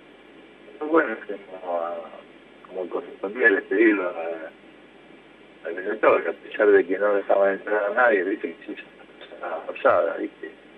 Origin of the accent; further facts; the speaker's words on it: Buenos Aires, Argentina; born there; donde yo nací allá en Palermo Viejo, viste, en Capital.